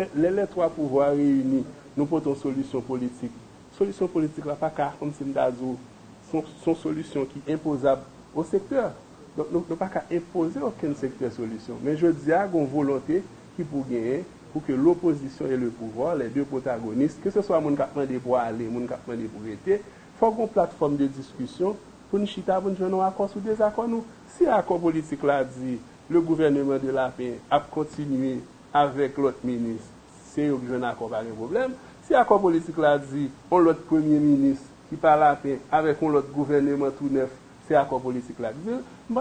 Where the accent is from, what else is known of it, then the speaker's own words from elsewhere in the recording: Haiti; nous sommes des Haïtiens et des Haïtiennes.